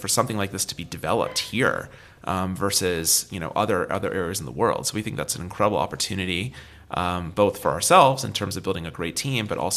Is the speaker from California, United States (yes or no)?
yes; San Francisco, California, United States; And, you know, I grew up in San Francisco.